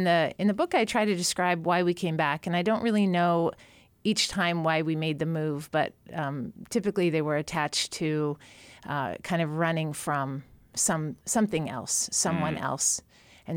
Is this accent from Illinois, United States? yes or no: no; Juneau, Alaska, United States; also born or lived in Seattle / Lake Tahoe; And so I was born in Seattle but raised here much of my early life and bounced back and forth, leaving anytime my mom met another man and made a bad decision. So, but Juneau's a hometown and two hometowns for me. The other one is Lake Tahoe.